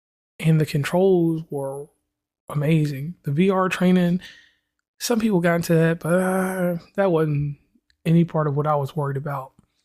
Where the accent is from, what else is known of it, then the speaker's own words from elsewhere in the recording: West Virginia, United States; from West Virginia and Commonplace.